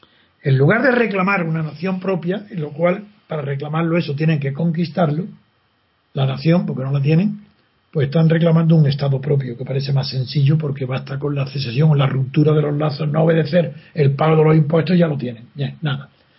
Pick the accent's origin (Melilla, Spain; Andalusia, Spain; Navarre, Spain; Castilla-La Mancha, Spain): Andalusia, Spain; como soy andaluz